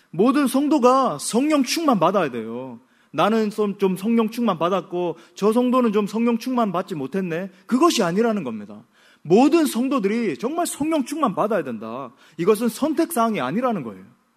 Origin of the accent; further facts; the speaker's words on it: Daegu, South Korea; also born or lived in Seoul; 압구정동에서 태어나가지고. 그렇지만 대구광역시. 고등학교 때까지 이제 대구 지역에 있었죠.